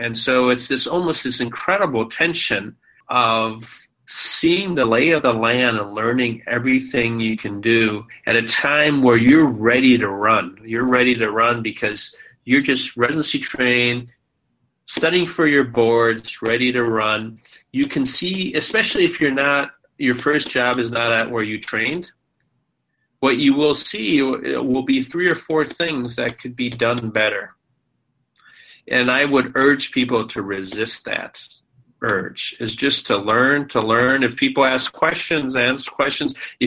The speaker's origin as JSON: {"language": "English", "region": "Minnesota", "country": "United States", "said": "I come from Minnesota, but I train in Chicago, two different styles of communicating, direct versus indirect."}